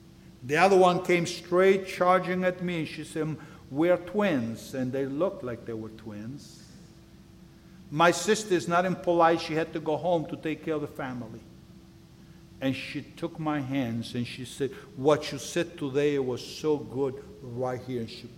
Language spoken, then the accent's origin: English; Russia; now in United States; See, when I go to Russia or Ukraine, I'm an American. When I'm here, I'm Russian.